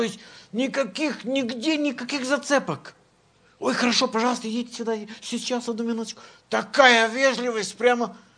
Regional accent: Ukraine; now in United States; Все знают, что я из Украины.

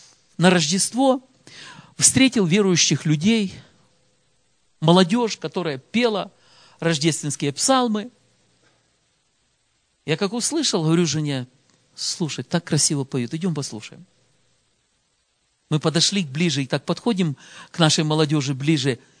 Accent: Khmelnytskyi Oblast, Ukraine; я с Украины, с Хмельницкой области. Это так, ближе к западной границе Украины.

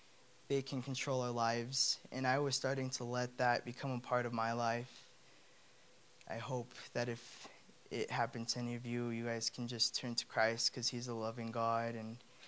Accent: Colorado, United States; I'm a sophomore in high school. I'm from Colorado. Grew up in church.

